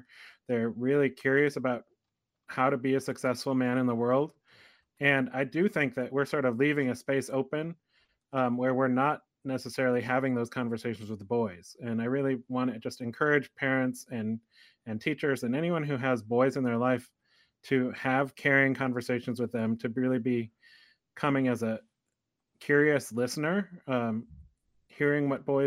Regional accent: Elkhorn, Wisconsin, United States; Yes, I did grow up in Wisconsin, and there's a lot of wonderful things about growing up as a boy.

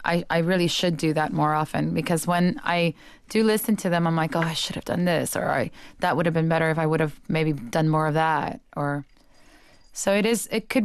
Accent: Miami, Florida, United States; And whenever I have colleagues that come and work with the opera down in Miami, and they know that I'm from Miami, they're all, nobody speaks in English here.

